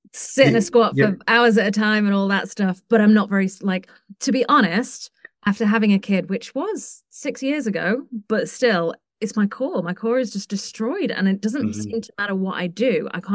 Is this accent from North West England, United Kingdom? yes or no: yes; Manchester, North West England, United Kingdom; And I'm from Manchester, which is really cold.